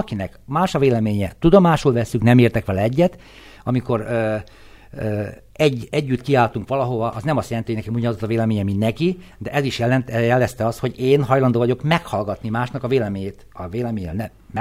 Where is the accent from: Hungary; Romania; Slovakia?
Slovakia; hatékonyabban tudja szolgálni a felvidéki magyar közösséget, hogy magyarként tudjunk a saját szülőföldünkön érvényesülni.